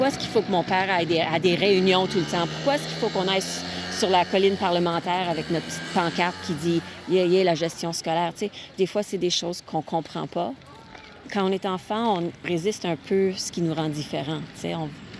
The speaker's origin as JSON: {"language": "French", "region": "Saskatchewan", "country": "Canada", "tie": "born or raised there", "lives_now": "Montréal, Canada", "said": "Je viens de la Saskatchewan, j'ai grandi ici, mais j'habite à Montréal depuis quand même plusieurs années maintenant."}